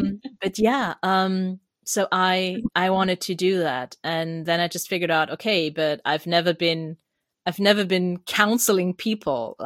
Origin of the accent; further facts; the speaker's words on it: Germany; accent: German; English is a second language; Sorry, truths or not. My German accent.